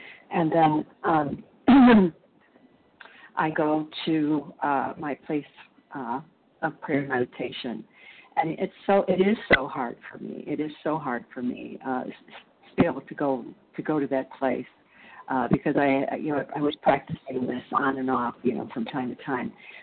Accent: Illinois, United States; I'm from Illinois.

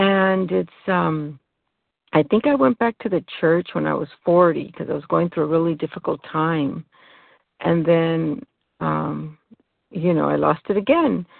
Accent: California, United States; I'm from California, and I'm so grateful that I made it today.

